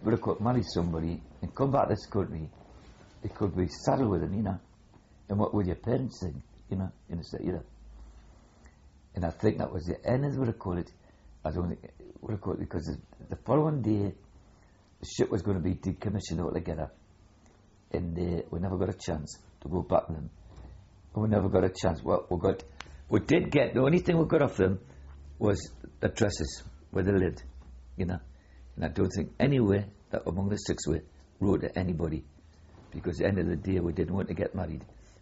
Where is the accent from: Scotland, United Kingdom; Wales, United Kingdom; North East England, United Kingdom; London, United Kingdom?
North East England, United Kingdom; And different ones saying, are you Scottish? I'm Geordie.